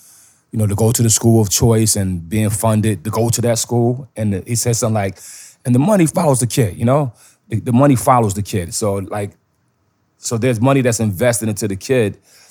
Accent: New York, United States; I'm from New York, so I know how he's talking. To me, I don't hear the ego. I'm like, that's New York, man.

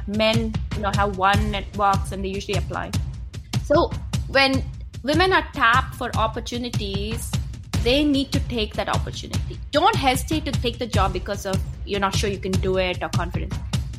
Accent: India; moved away as an adult; now in United States; So I'm originally from India. I studied physics in India

